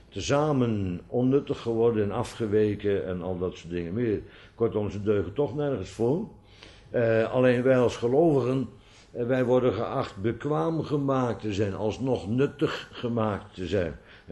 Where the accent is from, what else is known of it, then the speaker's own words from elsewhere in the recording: Kampen, Overijssel, Netherlands; Nou, ik kwam uit Kampen oorspronkelijk